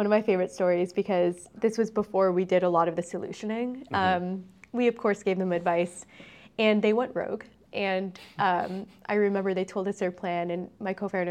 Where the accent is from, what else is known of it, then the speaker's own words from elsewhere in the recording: Canada; Canadians, we define ourselves, like it or not, in contrast to the US in many ways.